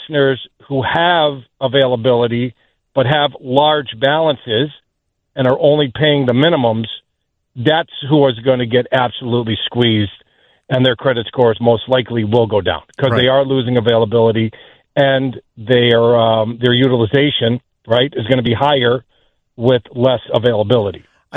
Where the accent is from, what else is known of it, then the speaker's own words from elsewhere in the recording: New York, United States; I'm from New York, and my family's in New York.